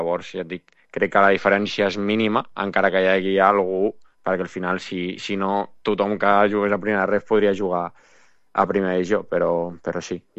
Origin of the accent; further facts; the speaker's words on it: Amposta, Catalonia, Spain; bueno, soc d'Amposta, que està al costat, llavors acudar-me no ha sigut gaire complicat